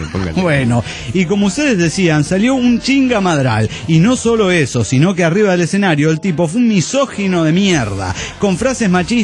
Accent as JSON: {"language": "Spanish", "region": "Mendoza", "country": "Argentina", "said": "de Mendoza, Argentina."}